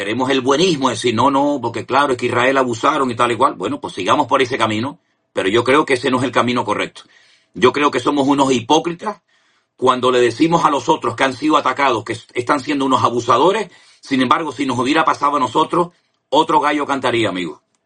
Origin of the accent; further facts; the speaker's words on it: Canary Islands, Spain; ¿Cómo vamos a permitir que se metan en nuestra tierra y nos maten a 1.200 canarios